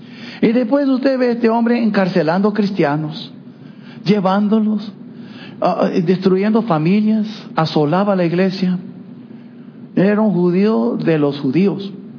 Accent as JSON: {"language": "Spanish", "region": "New York", "country": "United States", "tie": "born or raised there", "also_born_or_lived": "Brazil / Washington", "lives_now": "Laredo, United States", "said": "Yo nací en Brasil. Fui criado en Nueva York, en Washington. Nunca fui a una iglesia. Y después Dios me tocó, me salvó con 18 años."}